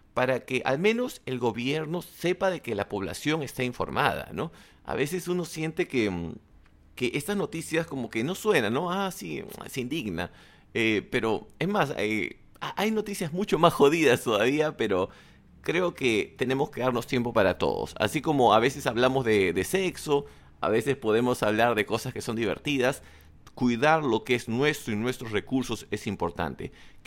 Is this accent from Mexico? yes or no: no; Peru; como peruanos tenemos que defender nuestro mar.